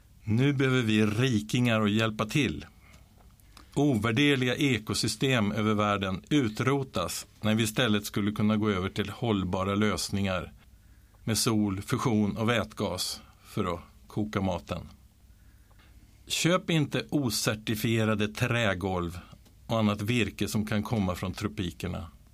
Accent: Uppsala, Uppsala County, Sweden; born there; 1612 grundades en papperskvarn i min födelsestad Uppsala.

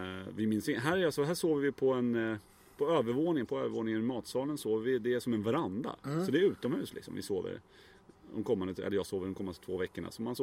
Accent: Sweden; Ja, jag är från Sverige, säger jag.

